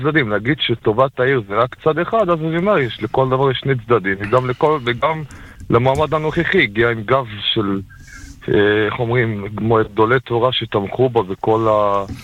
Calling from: Elad, Central District, Israel

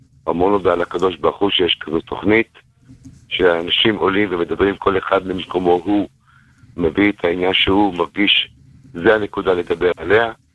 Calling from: Bnei Brak, Tel Aviv District, Israel; מבני ברק.

